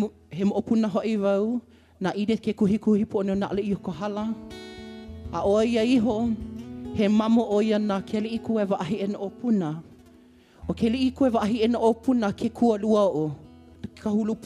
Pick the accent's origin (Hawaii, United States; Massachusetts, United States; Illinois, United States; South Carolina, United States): Hawaii, United States; Hilo; and then you drive down to the beach, which is like 15 minutes away. For my hometown of Hilo.